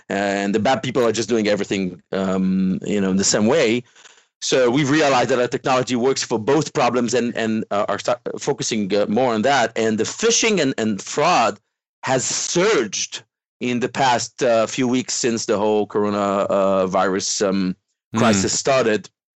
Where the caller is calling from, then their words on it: Central District, Israel; English is a second language; From Israel, just near Tel Aviv.